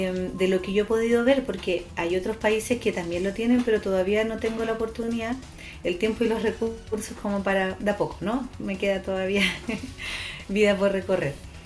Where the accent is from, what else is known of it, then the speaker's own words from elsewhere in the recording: Santiago, Santiago Metropolitan Region, Chile; y ahí yo conozco esto siendo santiaguina, ¿cierto?, porque esto está más relacionado a las zonas campesinas